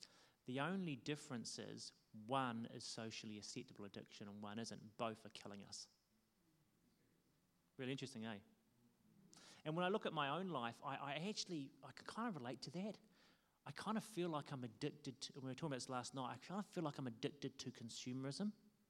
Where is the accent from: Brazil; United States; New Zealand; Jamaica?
New Zealand; And here's the good news of being a New Zealander.